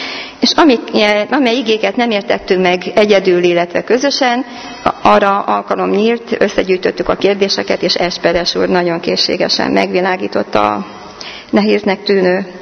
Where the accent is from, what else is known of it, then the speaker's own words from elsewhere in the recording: Kunmadaras, Jász-Nagykun-Szolnok, Hungary; born there; A mi kis falunkban, ahol születtem, Kunmadarason, ez Karcag mellett van, Berekfürdő mellett, ezt mindenki hallotta már.